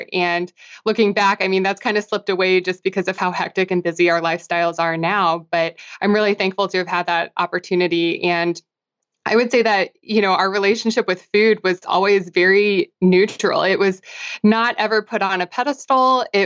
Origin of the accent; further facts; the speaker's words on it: Midwest, United States; But I grew up in the Midwest. I mean, kind of a traditional family setting.